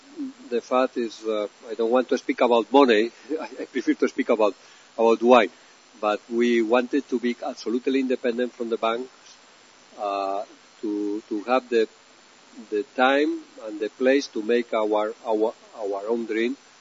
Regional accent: La Rioja, Spain; English is a second language; I am from Rioja

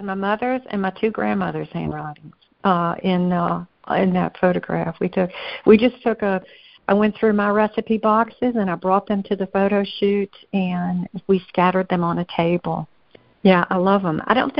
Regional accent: Nashville, Tennessee, United States; I am from Nashville

